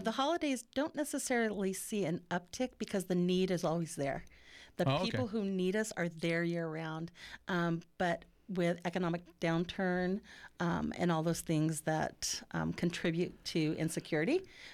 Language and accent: English; Oceanside, California, United States; born there; also born or lived in Yuma; I was born in Oceanside, so I do like to claim myself